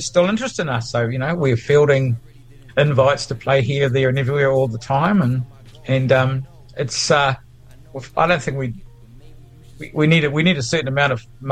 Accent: Dunedin, Otago, New Zealand; born there; in Dunedin, so I've got a real affinity with Dunedin.

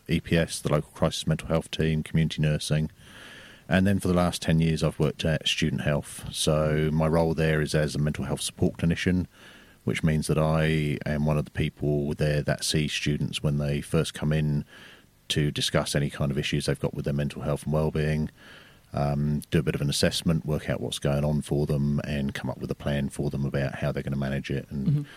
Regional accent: England, United Kingdom; moved away as an adult; now in Dunedin, New Zealand; So I'm originally from England. You might not be able to tell from the accent over the radio, but I've lived over in Dunedin for about 25 years now.

